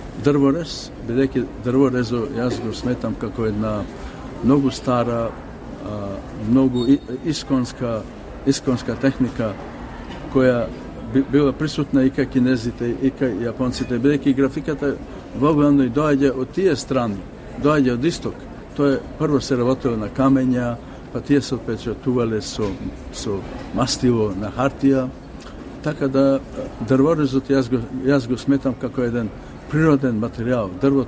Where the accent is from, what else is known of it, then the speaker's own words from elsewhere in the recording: Bitola, Pelagonia, North Macedonia; а сепак ние сме од Битола, јас сум од Битола. To мене ми е гнездото, то мене ми е седелото.